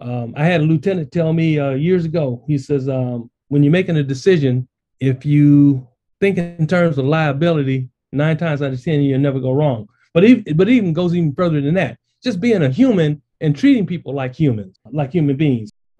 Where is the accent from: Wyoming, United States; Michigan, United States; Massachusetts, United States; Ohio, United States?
Michigan, United States; Flint; I'm from Flint. Yeah, I'm a Flintstone. Absolutely. And I'm proud of it.